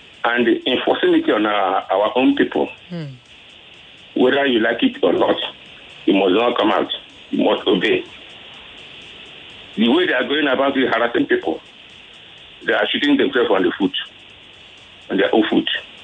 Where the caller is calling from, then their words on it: Apapa, Lagos, Nigeria; I'm calling from Apapa.